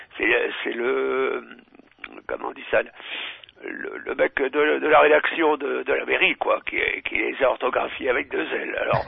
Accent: France; born there; Vous savez que c'est d'autant plus drôle que je suis né à l'Etre

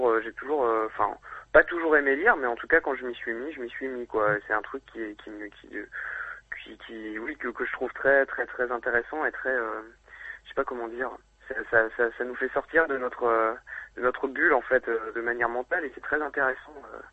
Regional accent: Courcouronnes, Île-de-France, France; now in Lyon, France; En fait, je suis né à Courcouronnes, dans la banlieue parisienne. Voilà. Et puis, j'ai passé une bonne partie de ma jeunesse, mais voilà, je suis à Lyon depuis 10 ans environ

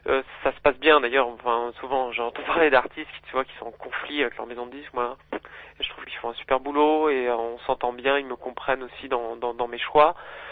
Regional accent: south of France, France; also born or lived in Versailles; je ne suis pas Versaillais. C'est un bruit qui court, mais c'est pas vrai. Je suis né à Versailles, mais j'ai grandi dans le sud de la France.

